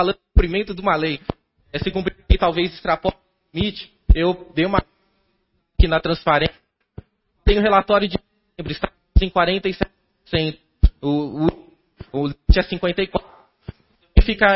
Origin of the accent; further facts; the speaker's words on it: Garça, São Paulo, Brazil; Eu sou de Garça, resido em Garça